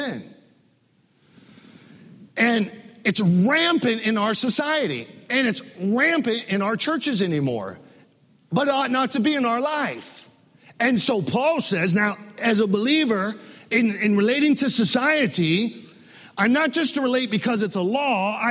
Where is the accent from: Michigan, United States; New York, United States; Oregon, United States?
Michigan, United States; moved away as an adult; now in South Florida, United States; I came to South Florida in 1994. I came from Northern Michigan, from a very, very friendly town. In Northern Michigan, we had one, in my town, we had 800 people. We had one stop sign in the middle of the town.